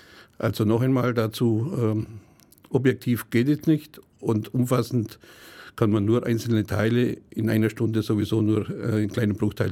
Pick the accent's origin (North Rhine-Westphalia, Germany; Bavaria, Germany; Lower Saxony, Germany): Bavaria, Germany; Senden; Ich komme aus Senden, aus Bayern und habe hier in Ulm 20 Jahre gearbeitet bei der Gewerkschaft.